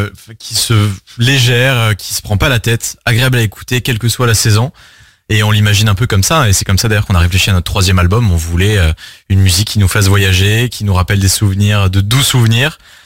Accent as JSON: {"language": "French", "town": "Aix-en-Provence", "region": "Provence-Alpes-Côte d'Azur", "country": "France", "tie": "born or raised there", "said": "tu sais Pierre et moi on vient d'Aix-en-Provence, on était dans la même classe au collège quand on avait 13 ans"}